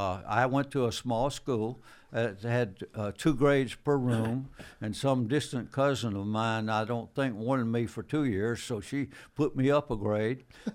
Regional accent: Dalton, Georgia, United States; I was born in Dalton and raised there, and came here in 1958 to go to school.

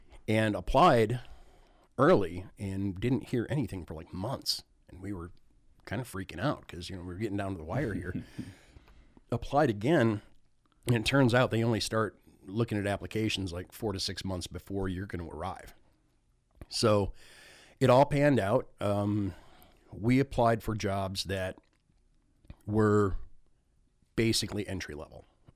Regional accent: Flint, Michigan, United States; She grew up in New Orleans. I grew up in Flint, Michigan. We're not city folk.

